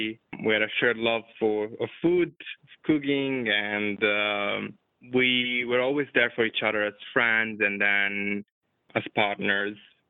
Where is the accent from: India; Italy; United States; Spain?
Italy; now in Australia; So I came to Australia from Italy and I studied in Perth first